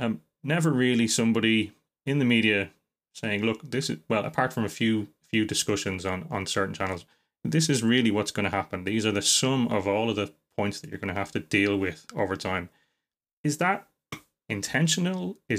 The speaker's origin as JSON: {"language": "English", "country": "Ireland", "tie": "born or raised there", "said": "When I grew up in Ireland"}